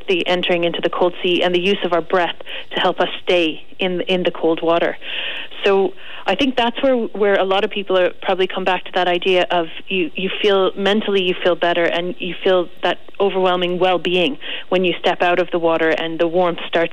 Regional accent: Canada; I guess I grew up in Canada, and so swimming in the lakes there as a child was the norm.

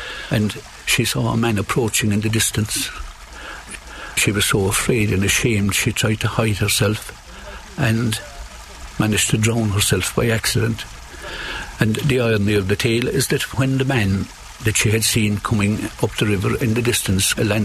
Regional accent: Newmarket, Ireland; I'm from Newmarket.

